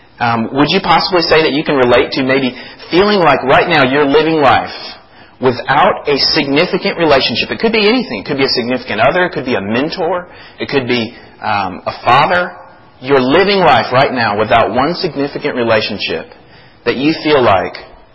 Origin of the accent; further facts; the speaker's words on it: Florida, United States; You know, when I grew up in Florida, there was a season, and it may still be going on, but I'm not there.